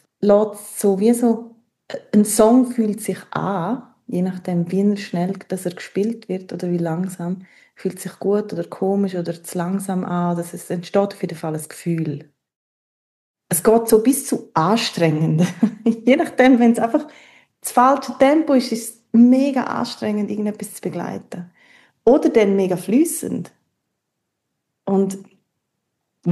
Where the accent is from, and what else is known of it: Graubünden, Switzerland; born or raised there